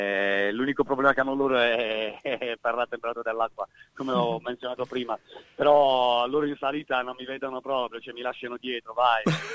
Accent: Apulia, Italy; E mi sembrava, io sono pugliese, mi sembrava di andare sul Gargano.

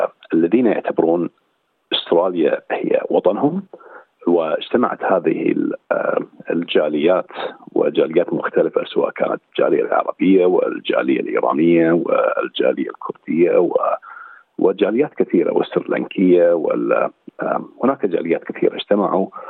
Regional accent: Kuwait; moved away as an adult; now in Australia; وصلت عن طريق البحر، و جيت طبعا من الكويت لأني أنا شخص في الكويت كستيتلس، لا أحمل أي جنسية

